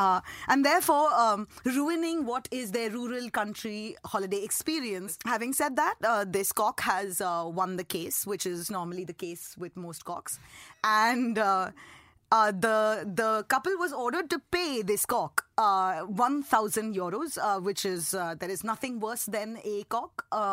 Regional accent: India; As an Indian woman on the internet, this is a subject of my expertise.

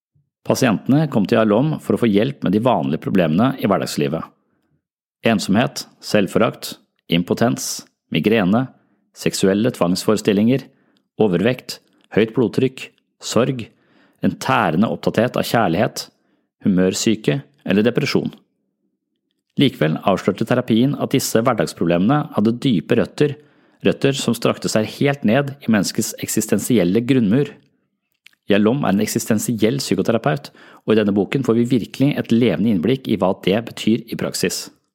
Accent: Nøtterøy, Vestfold, Norway; Jeg vokste opp på Nøtterøy og kunne nesten se over til Veiland

